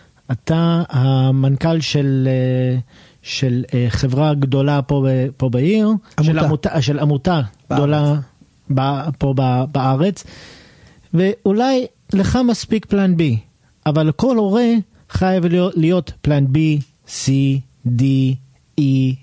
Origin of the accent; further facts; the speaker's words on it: Canada; also born or lived in Israel; יש לי פה dual citizenship, אני גם קנדי, גם ישראלי